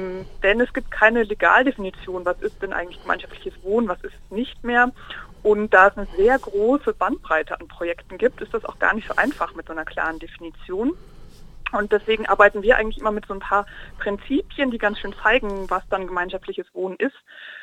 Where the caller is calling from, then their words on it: Frankfurt, Hesse, Germany; Und ich bin aus Frankfurt zugeschaltet.